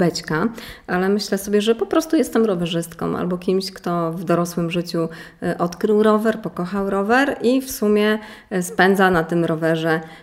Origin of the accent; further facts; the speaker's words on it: Jabłonowo Pomorskie, Kuyavian-Pomeranian Voivodeship, Poland; Pochodzę z Podbrodnicy, z Jabłonowa Pomorskiego.